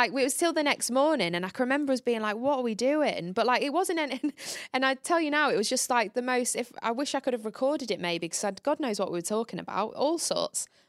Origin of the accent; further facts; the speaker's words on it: Grimsby, Yorkshire and the Humber, United Kingdom; born there; I was born in Grimsby.